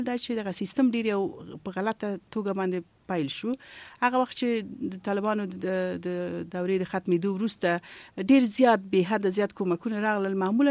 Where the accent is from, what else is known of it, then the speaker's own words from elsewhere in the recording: Kabul, Afghanistan; also born or lived in Balkh; هغه وخت دغه لپاره ما درس ده په کابل کې ویلې دی او لویه شوې په کابل کې.